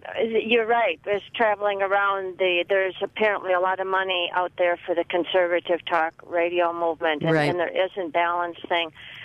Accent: River Falls, Wisconsin, United States; I'm from River Falls.

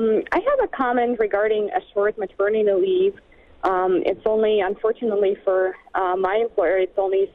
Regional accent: Russia; moved away as an adult; And I'm originally from Russia.

